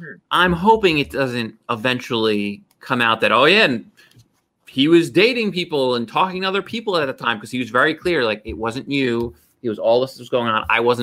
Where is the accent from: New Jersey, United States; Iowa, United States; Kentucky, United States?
New Jersey, United States; Just like when I say I'm from New Jersey and someone says, hey, do you know so-and-so?